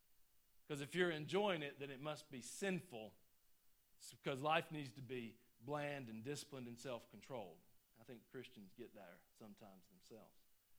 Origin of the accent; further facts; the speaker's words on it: Georgia, United States; I'm just from the North Georgia mountains, right?